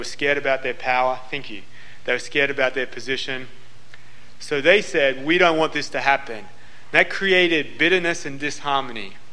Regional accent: Australia; Now, I'm an Australian, and Australians have very short memories because we're a new country.

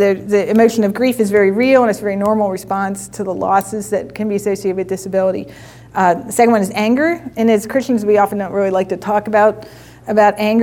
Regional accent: Lancaster, Pennsylvania, United States; because we're from Lancaster

